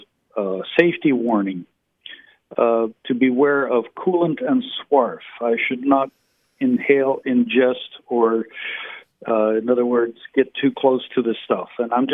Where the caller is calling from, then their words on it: Bostonia, California, United States; Hi, this is … I'm calling from Bostonia in Southern California.